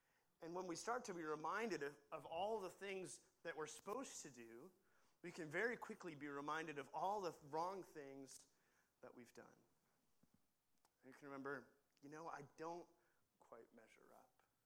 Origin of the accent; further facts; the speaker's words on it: United States; now in Australia; And I realized, oh, Australians are much more submissive to authority than I am as an American.